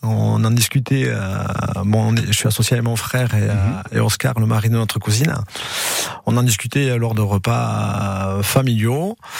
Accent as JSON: {"language": "French", "town": "Anglet", "region": "Nouvelle-Aquitaine", "country": "France", "said": "Nous, avec Jérôme, on est de Blanc-Pignon"}